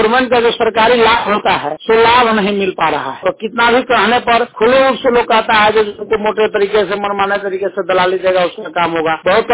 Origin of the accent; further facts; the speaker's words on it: Bihar, India; ग्राम मुहाघाट जिला सीतामढ़ी बिहार बिहार का निवासी हूँ। प्रखंड सुनबरसा मेरे प्रखंड अंतर्गत मेरे पंचायत बगहा पंचायत